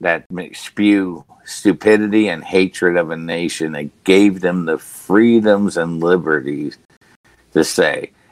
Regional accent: New York, United States; But growing up in New York, it was just a normal kid.

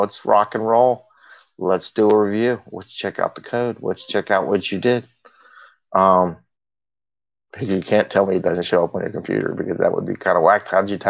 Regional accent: Missouri, United States; I'm from Missouri, the show me state, right?

